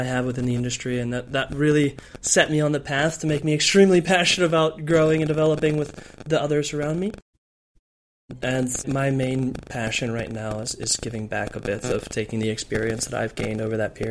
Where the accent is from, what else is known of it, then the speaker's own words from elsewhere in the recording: San Diego, California, United States; moved away as an adult; now in Netherlands; about 5 years ago, I moved from San Diego in the States, where I'm originally from, to the Netherlands.